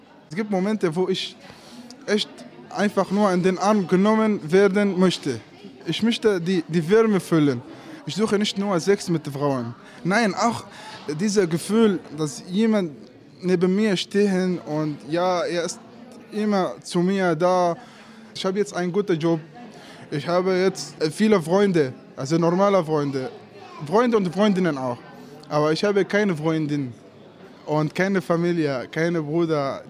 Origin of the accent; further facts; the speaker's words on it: Syria; German is a second language; Ich bin aus Syrien. Wenn sie fragt über Religion, ich sage auch, dass ich bin Muslim